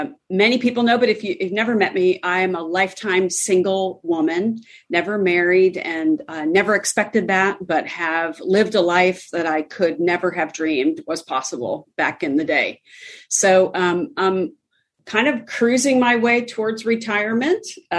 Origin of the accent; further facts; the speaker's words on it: Pennsylvania, United States; born there; I think because I came from a family that wasn't a Christian family. I was born in Pennsylvania and we were pleasant pagans.